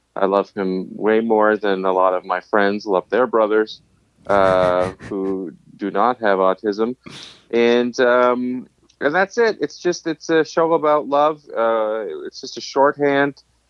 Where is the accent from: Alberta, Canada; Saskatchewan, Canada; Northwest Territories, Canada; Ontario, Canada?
Ontario, Canada; Ottawa; Anyway, I was in Ottawa, my hometown, and I was in town for